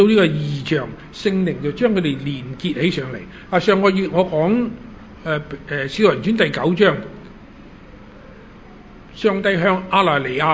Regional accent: Hong Kong; 我们香港人呢，我发现香港，我回来香港11年，我发现香港人是挺歧视的

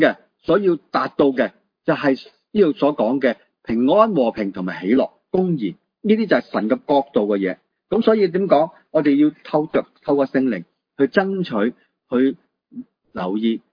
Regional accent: China; 我哋中国人嘅文化就咩啊？要吃要喝，食咧同饮咧系最重要嘅。

